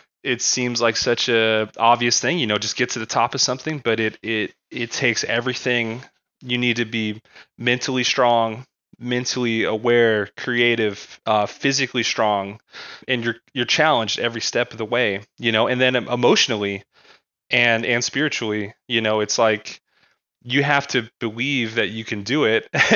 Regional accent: Arizona, United States; I'm from Arizona.

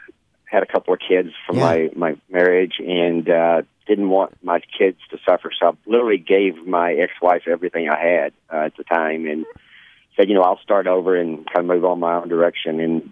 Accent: Abilene, Texas, United States; I'm from Abilene, Texas, and I was actually going. I had already put my name in to run for mayor.

